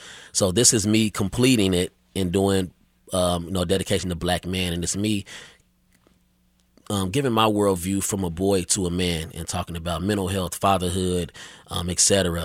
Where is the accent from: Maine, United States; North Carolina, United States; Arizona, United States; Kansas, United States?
Kansas, United States; I grew up in Wyandotte County off 5th and Quindaro. I currently live east of Troost.